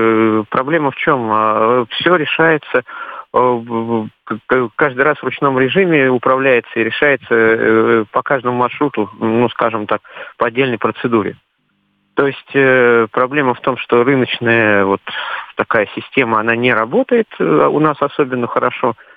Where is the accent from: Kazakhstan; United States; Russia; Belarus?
Russia; Moscow; я из Москвы.